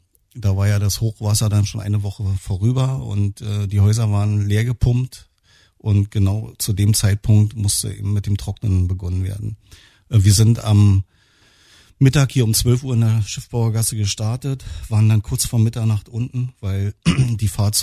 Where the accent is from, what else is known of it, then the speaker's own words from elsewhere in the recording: Potsdam, Brandenburg, Germany; Also ich komme aus Potsdam, wohne hier im holländischen Viertel